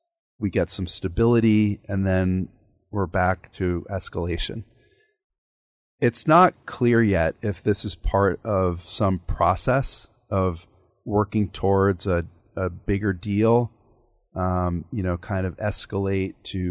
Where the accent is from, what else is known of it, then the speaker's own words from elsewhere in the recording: New Jersey, United States; My home state of New Jersey features a close race for governor